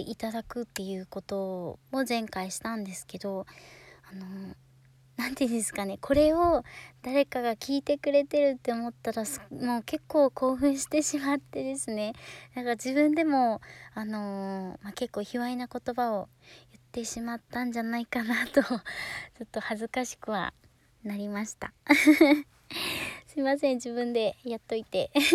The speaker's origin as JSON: {"language": "Japanese", "region": "Hokkaido", "country": "Japan", "said": "出身は北海道です。"}